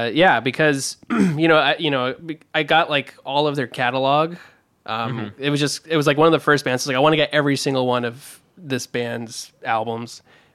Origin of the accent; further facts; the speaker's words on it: New Britain, Connecticut, United States; It was in Connecticut, New Britain, Connecticut.